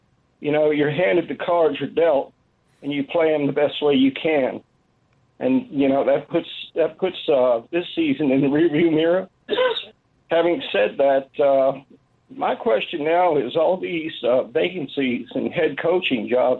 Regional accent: Jasper, Alabama, United States; born there; now in Kentucky, United States; from Kentucky, and I'm being held captive here. I was born in Jasper, Alabama, so you know where my allegiances lie.

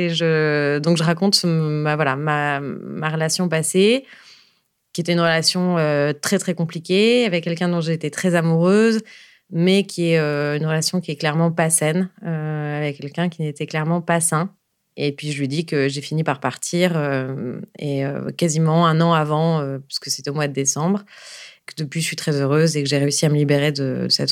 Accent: La Rochelle, Nouvelle-Aquitaine, France; je suis originaire de La Rochelle et c'est donc c'est juste à côté.

